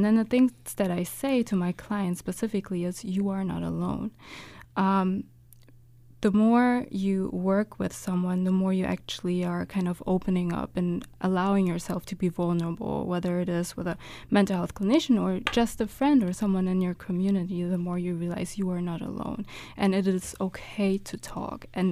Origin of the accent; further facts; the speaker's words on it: Germany; My mother is from Germany, and we stayed stateside in Germany. So I grew up in Germany, I went to school in Germany and whatnot